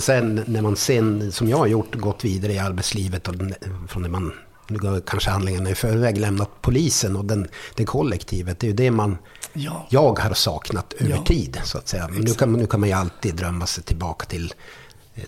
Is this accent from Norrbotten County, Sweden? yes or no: yes; Arvidsjaur, Norrbotten County, Sweden; now in Stockholm, Sweden; Nej, jag kommer ju från Arvidsjaur från början.